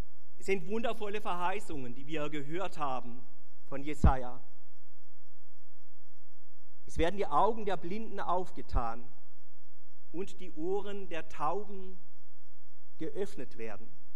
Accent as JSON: {"language": "German", "town": "Pforzheim", "region": "Baden-Württemberg", "country": "Germany", "tie": "born or raised there", "said": "auf den Straßen meiner Heimatstadt Pforzheim"}